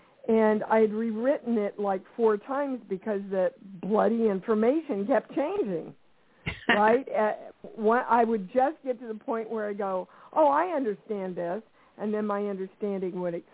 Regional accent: Kansas, United States; I came from Kansas, from a very poor background.

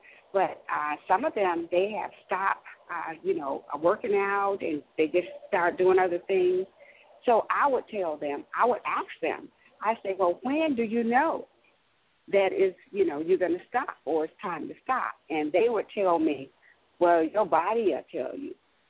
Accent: Texas, United States; I am from Texas.

